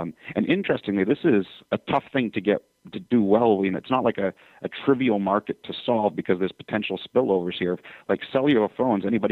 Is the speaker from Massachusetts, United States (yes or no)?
yes; Massachusetts, United States; The first child labor law in the United States was my home state, Massachusetts.